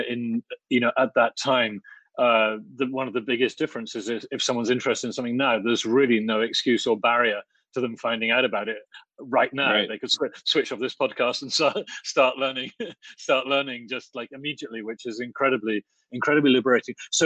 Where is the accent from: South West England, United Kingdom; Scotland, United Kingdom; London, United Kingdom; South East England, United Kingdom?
South East England, United Kingdom; Oxford; there was absolutely nothing like this going on when I was a boy growing up in Oxford.